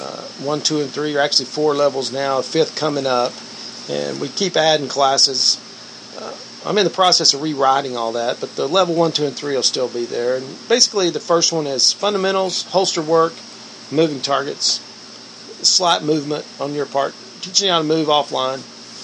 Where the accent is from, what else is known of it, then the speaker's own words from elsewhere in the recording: Fort Worth, Texas, United States; You know, so we're from Fort Worth here.